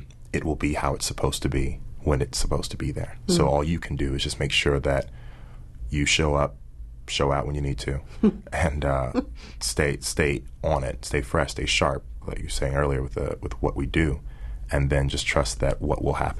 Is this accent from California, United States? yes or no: no; Snellville, Georgia, United States; I'm from Snellville, Georgia. We have two